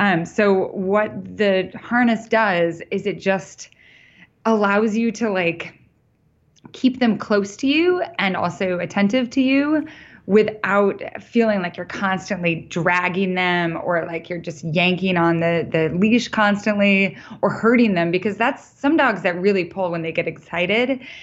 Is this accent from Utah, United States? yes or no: no; Idaho, United States; Part of the reason I moved back here was I grew up in Idaho, and this landscape is the landscape that feels beautiful to me.